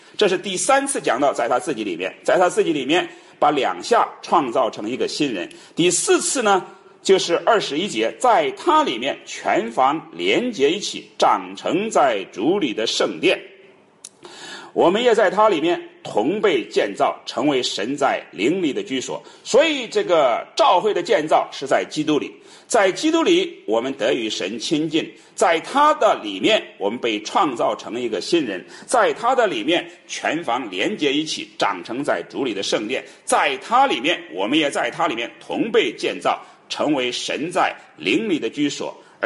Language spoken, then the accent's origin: Chinese; China; 比如说，举个简单的例子，我们中国人吃饭是用筷子，西方人吃饭是用刀叉。